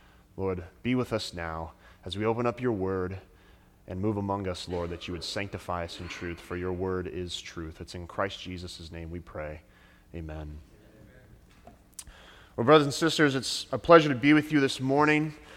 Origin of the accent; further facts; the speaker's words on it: Sacramento, California, United States; I'm originally from Sacramento up north, but I went to college here in Southern California, so very familiar with this beautiful state.